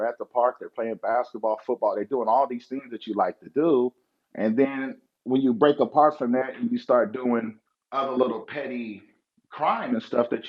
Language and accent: English; Long Beach, California, United States; You know, growing up in Long Beach, California, you know what I mean? You grow up very fast.